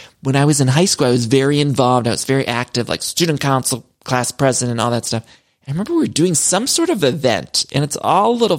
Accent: Solon, Ohio, United States; I often talk about growing up in Ohio, but back in Solon, Ohio, my hometown, they had a place called Dress Barn.

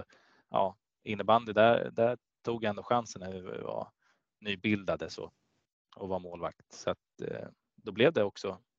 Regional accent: Gävle, Gävleborg County, Sweden; Jag är från Gävle och där är hockey ja, stort.

